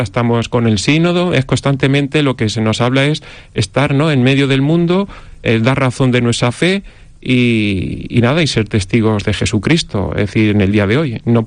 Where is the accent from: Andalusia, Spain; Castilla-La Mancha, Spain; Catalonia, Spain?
Castilla-La Mancha, Spain; Albacete; Bueno, pues eso, soy de Albacete, manchego, como nosotros decimos